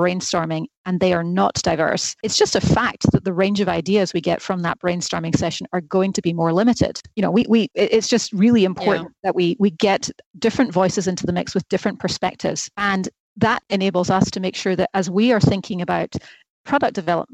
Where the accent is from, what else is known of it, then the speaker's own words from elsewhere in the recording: Scotland, United Kingdom; moved away; I still have an accent, but I grew up in Scotland and I've been here for just over 20 years now. So the accent has dissipated quite a bit